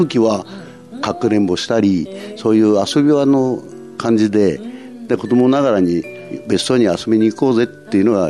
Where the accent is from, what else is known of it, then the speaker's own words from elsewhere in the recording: Yoita, Niigata, Japan; 生まれも育ちも与板です。